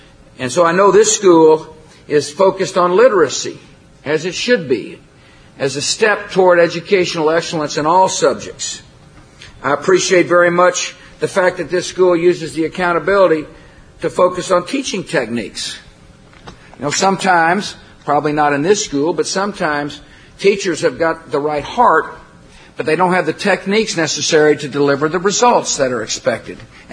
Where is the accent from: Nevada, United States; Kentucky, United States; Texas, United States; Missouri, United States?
Texas, United States; Crawford; I'm from Crawford, Texas, too, so I know.